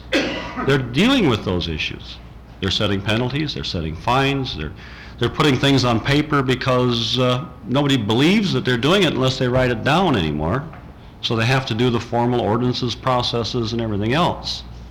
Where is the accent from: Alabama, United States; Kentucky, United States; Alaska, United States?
Alaska, United States; Nenana; I come from Enana. We used to have caribou. They used to be called the caribou people.